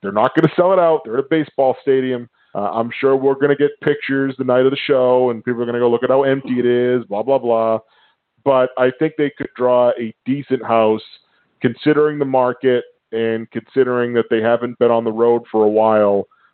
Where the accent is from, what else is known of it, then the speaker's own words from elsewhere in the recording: Boston, Massachusetts, United States; I'm from the Boston area, so Lowell's about maybe a half an hour from my house.